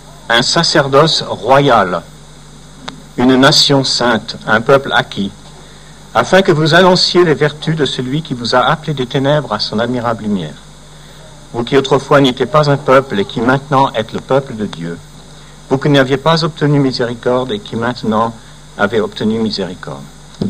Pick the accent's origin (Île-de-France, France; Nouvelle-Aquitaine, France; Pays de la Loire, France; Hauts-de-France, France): Île-de-France, France; Versailles; born there; c'est parce que je suis né à Versailles.